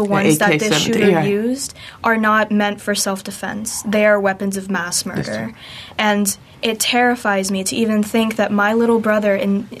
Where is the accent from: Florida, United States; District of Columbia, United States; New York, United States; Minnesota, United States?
Florida, United States; Miami; now in Tallahassee, United States; You know, I live in Tallahassee now. I'm from Miami.